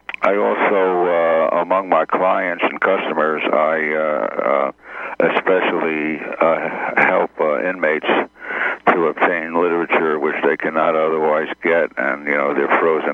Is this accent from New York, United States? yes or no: yes; Brooklyn, New York, United States; Well, I grew up in the heart of Brooklyn, New York, which was invaded by the Puerto Rican contingent in the late 40s and 50s. So my parents moved to the far suburbs